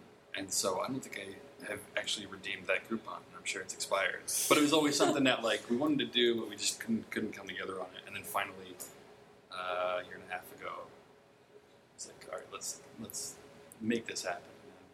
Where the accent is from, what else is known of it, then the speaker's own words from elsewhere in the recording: New Jersey, United States; moved away as an adult; I'm from New Jersey. Moved up here maybe 8 or 9 years ago.